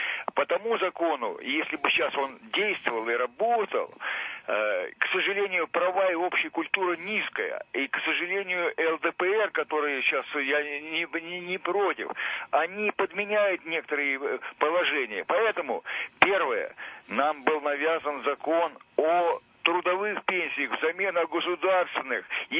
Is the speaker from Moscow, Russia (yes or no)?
yes; Moscow, Russia; мы, москвичи